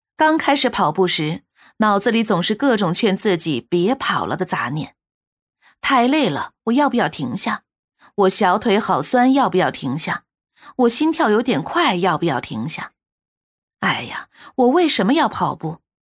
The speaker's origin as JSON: {"language": "Chinese", "region": "Beijing", "country": "China", "tie": "born or raised there", "said": "我小时候在北京的天桥长大"}